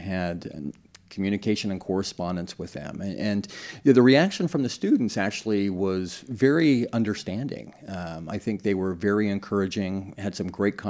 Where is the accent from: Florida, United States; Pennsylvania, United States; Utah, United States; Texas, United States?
Utah, United States; And at the same time, we had Utah Valley University. I grew up in Utah.